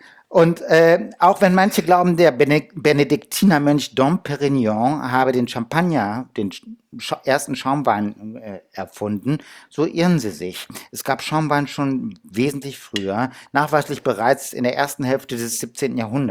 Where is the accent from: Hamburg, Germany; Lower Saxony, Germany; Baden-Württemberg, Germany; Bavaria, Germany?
Hamburg, Germany; als Hamburger natürlich lecker Butterschorle.